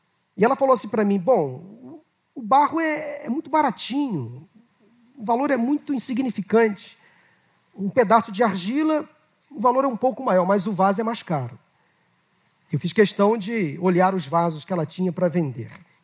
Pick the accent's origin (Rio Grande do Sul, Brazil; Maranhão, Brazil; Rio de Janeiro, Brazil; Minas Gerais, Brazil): Rio de Janeiro, Brazil; Fui criado aqui próximo ao bairro de Madureira, no bairro de Vigário Geral, e até hoje os meus pais moram na mesma casa onde eu fui criado